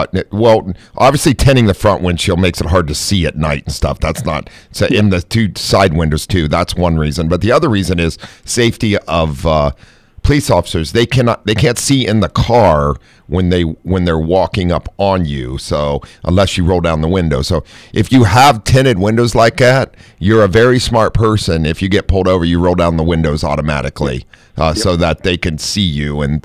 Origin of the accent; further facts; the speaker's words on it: Ohio, United States; I grew up in Ohio, so you could only get gas on certain days, and there was lines often at the pump.